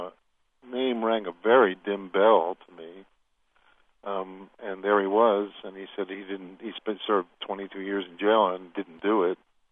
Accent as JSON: {"language": "English", "region": "New York", "country": "United States", "said": "So I'm from New York as well, and that's what's his home base."}